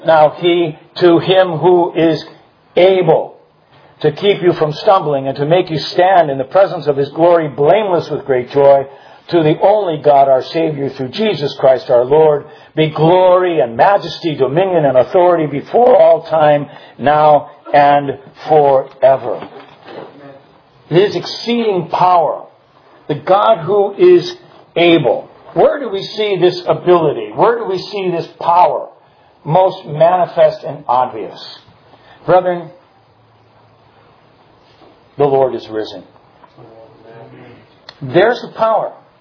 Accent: New Jersey, United States; I'm from Jersey. We get hurricanes on occasion.

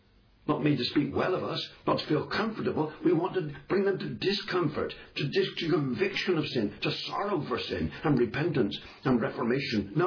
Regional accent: England, United Kingdom; I'm an Englishman. The English, I tell the English now, we've had 500 or 600 years of gospel ministry.

